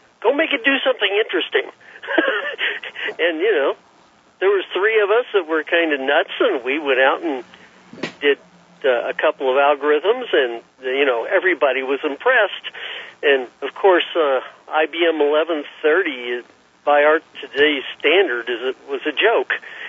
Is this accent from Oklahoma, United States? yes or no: yes; Enid, Oklahoma, United States; Oh, well, first of all, I grew up in Enid.